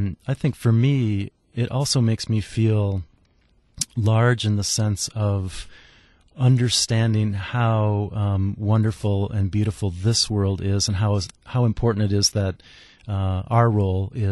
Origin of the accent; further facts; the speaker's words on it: Minneapolis, Minnesota, United States; I grew up in Minneapolis, and my family has a cabin in northern Minnesota.